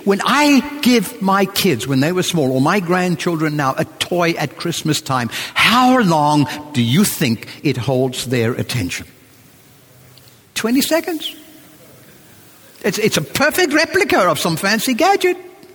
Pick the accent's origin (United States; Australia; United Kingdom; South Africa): South Africa; I was bored a lot when I was a kid. I grew up in South Africa. There was no television in my day.